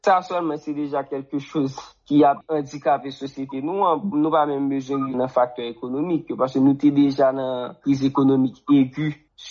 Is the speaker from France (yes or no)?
no; Haiti; Oui, une défaite temporaire parce que, en tant que haïtien